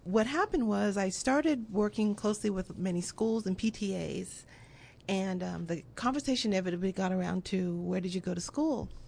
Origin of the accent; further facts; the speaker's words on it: Japan; I was born and raised in Japan, and my mother is a native Japanese woman, and my father is African American.